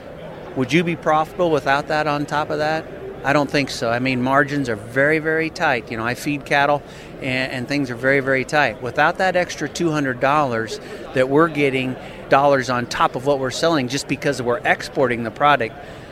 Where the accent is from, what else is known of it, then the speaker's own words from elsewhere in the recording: Nebraska, United States; I'm a producer from South Central Nebraska, about 100 miles southwest of Lincoln, Nebraska.